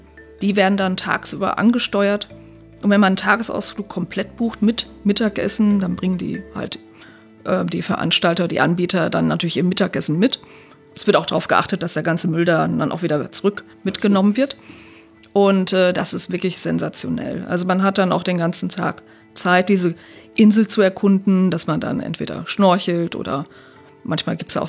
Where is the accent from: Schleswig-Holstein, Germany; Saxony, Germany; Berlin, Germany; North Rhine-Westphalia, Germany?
North Rhine-Westphalia, Germany; Und wie gesagt, ich komme ja aus dem Sauerland mit den vielen Talsperren, also kein Vergleich.